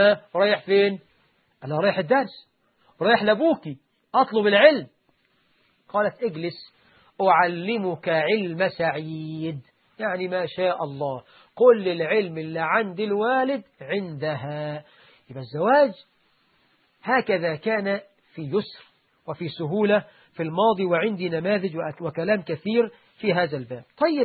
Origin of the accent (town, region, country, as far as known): Egypt